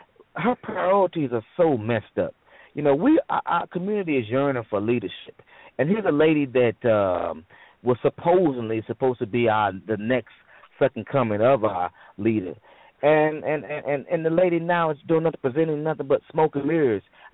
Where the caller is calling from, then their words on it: Minneapolis, Minnesota, United States; calling from Minneapolis.